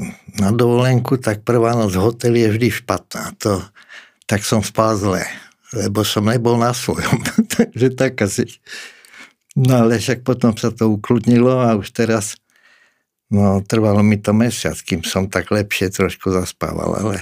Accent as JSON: {"language": "Slovak", "town": "Bratislava", "region": "Bratislava Region", "country": "Slovakia", "said": "ja som z Bratislavy, babka bývala pod Slavínom, prechádzam tie staré miesta"}